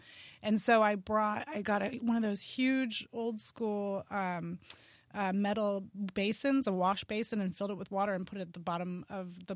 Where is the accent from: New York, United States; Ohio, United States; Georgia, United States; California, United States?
California, United States; San Francisco; I was raised in San Francisco in the city, and it's pretty rare